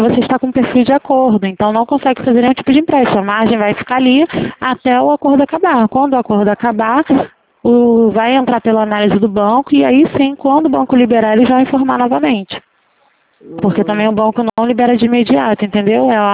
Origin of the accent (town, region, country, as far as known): Rio de Janeiro, Brazil